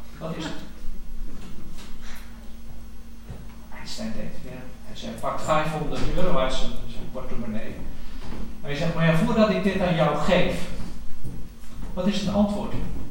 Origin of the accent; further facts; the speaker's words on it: Goes, Zeeland, Netherlands; in Goes waar ik vandaan kom. Hè, uit Goes, Jolanda en ik zijn uit Goes gekomen.